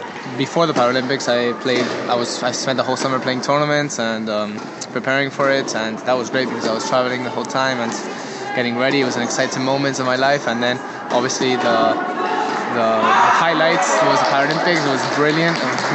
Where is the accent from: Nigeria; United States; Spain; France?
Spain; Madrid, Community of Madrid; I'm from Madrid